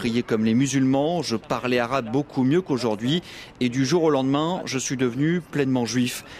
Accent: Gaza, Gaza Strip, Palestine; De mon enfance à Gaza, je me souviens de la crèche, puis de mon école primaire.

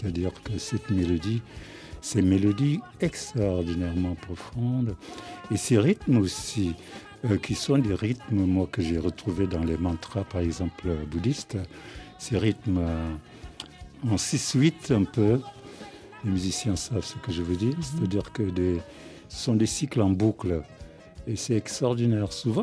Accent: Dakar, Senegal; J'habitais dans un quartier, mais très africain, c'est-à-dire avec des petites maisons.

